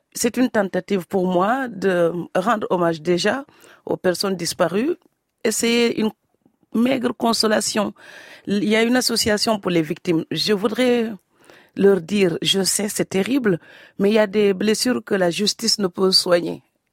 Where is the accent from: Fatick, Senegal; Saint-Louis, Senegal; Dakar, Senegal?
Fatick, Senegal; Niodor; born there; Et l'île de Sangomar est un ancien lieu de culte en face de mon village natal d'ailleurs.